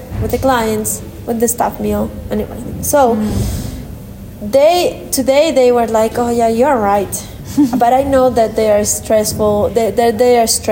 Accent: Spain; English is a second language; now in Bolivia; I came from Spain to Bolivia to open a restaurant. It was my dream, you know.

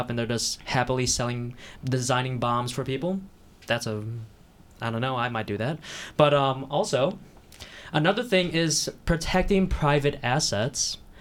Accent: United States; You could tell we're American by the fact that we don't know geography.

